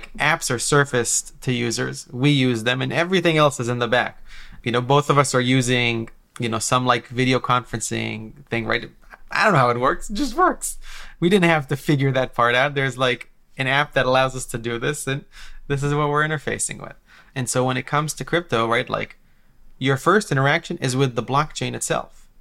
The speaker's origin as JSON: {"language": "English", "country": "Israel", "tie": "born or raised there", "said": "I grew up in Israel, where the banks have personally screwed me many times."}